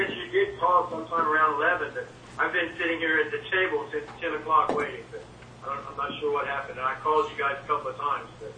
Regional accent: Oklahoma, United States; The reason I was asking is just we're from Oklahoma

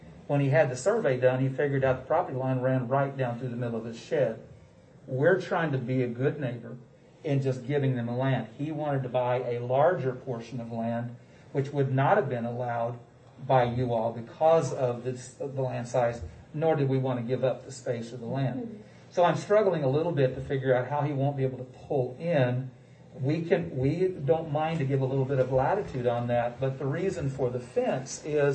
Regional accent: Springfield, Missouri, United States; I actually, hi there. I'm from Springfield, Missouri. I actually represent the Southern Missouri District.

